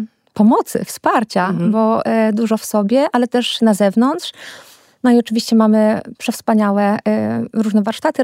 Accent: Świętokrzyskie Voivodeship, Poland; moved away as an adult; now in Lublin, Poland; przeprowadziłam się do Lublina, już mieszkałam w Lublinie, bo nie jestem też stąd, przyjechałam tutaj na studia. W naturze czułam się zawsze dobrze, pochodzę z Gór Świętokrzyskich. Z mojego okna widać Góry Świętokrzyskie i na horyzoncie las.

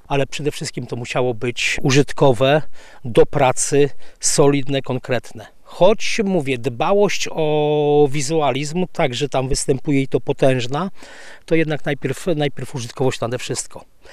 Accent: Lublin Voivodeship, Poland; bo ja akurat nie pochodzę z tych okolic, pochodzę z okolic Dęblina.

